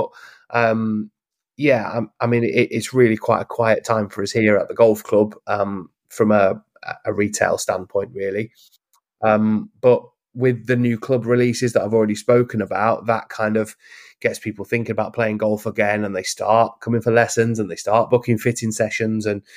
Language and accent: English; East Midlands, United Kingdom; the club that I grew up playing down in Lincolnshire, they're literally underwater